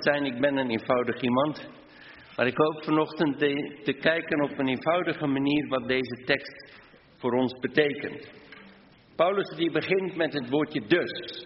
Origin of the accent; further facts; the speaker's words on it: South Africa; now in Hardenberg, Netherlands; vanochtend uit Hardenberg. Dat is verder dan Harderwijk. En oorspronkelijk komen we uit Zuid-Afrika. Maar we wonen inmiddels bijna 30 jaar hier in Nederland.